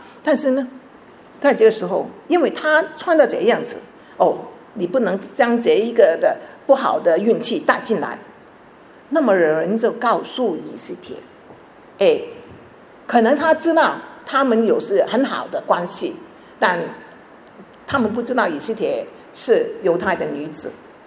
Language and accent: Chinese; China; 特别是我们中国人呢，你现在呢穿黑衣服是时髦，是流行啊